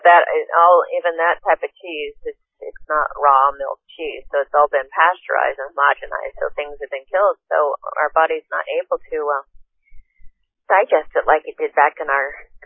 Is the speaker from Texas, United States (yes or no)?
no; Iowa, United States; Growing up in Iowa, I was actually, my grandparents had cows, so we had the real raw milk from the cow that hadn't been pasteurized and homogenized and all that.